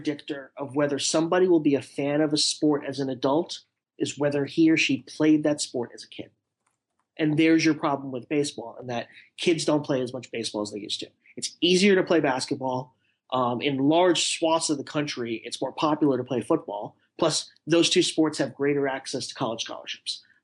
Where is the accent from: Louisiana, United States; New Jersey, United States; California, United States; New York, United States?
New York, United States; I grew up in New York. It was always the AL standings were first and the AL East.